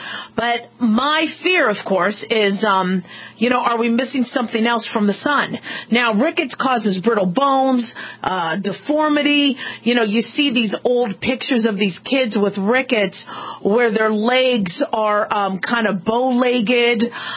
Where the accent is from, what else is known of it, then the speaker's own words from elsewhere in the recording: Nevada, United States; I'm from Southern Nevada. We're in the skin cancer capital of the world.